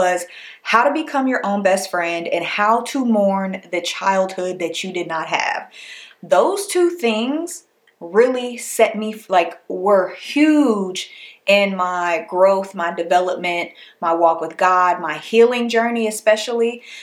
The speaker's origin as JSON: {"language": "English", "region": "West Coast", "country": "United States", "said": "My mom was very like, you know, we're from the West Coast, you know, whatever."}